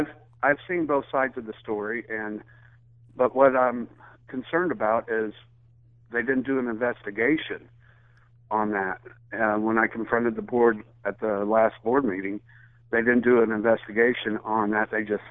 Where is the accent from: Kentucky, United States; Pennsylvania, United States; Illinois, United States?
Illinois, United States; Gifford; Well, I'm from Gifford, and we've had quite a crisis here